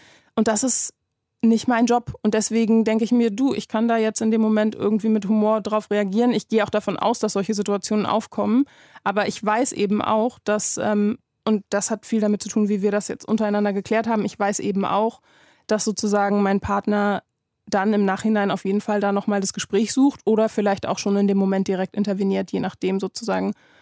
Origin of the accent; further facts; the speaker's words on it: Berlin, Germany; wo bist du denn groß geworden? Und ich dann halt, naja, in Berlin.